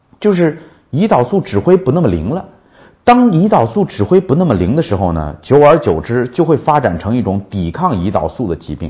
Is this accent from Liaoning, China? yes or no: no; Shaanxi, China; 还有我们陕西人吃那肉夹馍那种饼